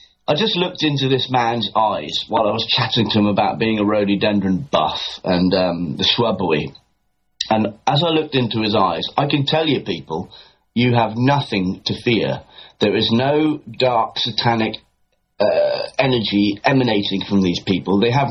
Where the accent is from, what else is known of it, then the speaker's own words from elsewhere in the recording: England, United Kingdom; born there; I was born in England, but I consider myself an Irishman, and I'm the first generation